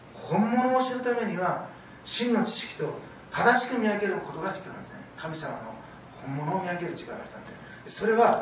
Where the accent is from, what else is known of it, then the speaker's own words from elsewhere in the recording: Osaka, Japan; 私大阪ですから